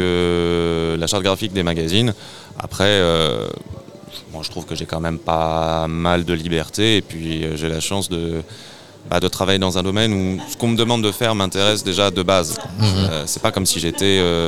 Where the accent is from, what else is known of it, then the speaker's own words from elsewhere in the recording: Normandy, France; now in Gers, France; Moi je viens de Normandie, je suis installé dans le Gers depuis 3 ans.